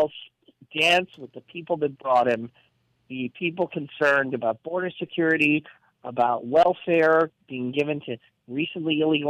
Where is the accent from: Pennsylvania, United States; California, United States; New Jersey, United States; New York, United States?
New York, United States; Queens; He's from Queens. I'm from Queens. I know this kind of person.